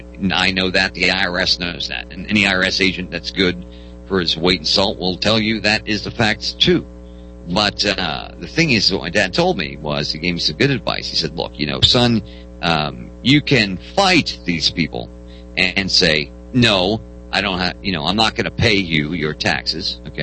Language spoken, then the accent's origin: English; Las Vegas, Nevada, United States; I'm from Las Vegas, brother.